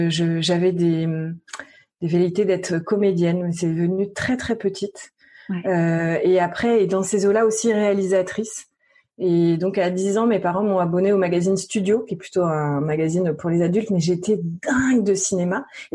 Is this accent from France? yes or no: yes; Saint-Lô, Normandy, France; born there; now in Nantes, France